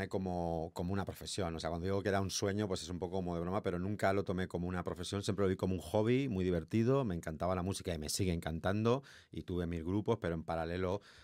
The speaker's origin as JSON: {"language": "Spanish", "town": "Elda", "region": "Valencian Community", "country": "Spain", "tie": "born or raised there", "also_born_or_lived": "Alicante", "said": "Nací en Alicante y viví en Elda, que es un pueblo de cerca de Alicante, de la provincia de Alicante, y allí nací, crecí y hasta los casi 30 años estuve viviendo allí."}